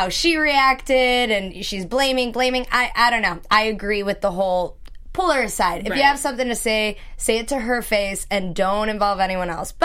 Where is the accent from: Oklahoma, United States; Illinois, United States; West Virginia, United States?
Illinois, United States; Chicago; I know I'm from Chicago. Everyone would be married there.